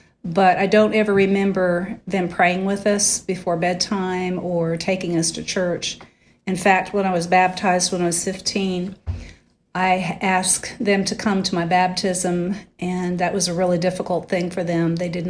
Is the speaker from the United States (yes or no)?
yes; Wichita, Kansas, United States; moved away as an adult; also born or lived in California; primarily, I was raised in Wichita, Kansas, except for a few years in California, and then moved away when I was 19.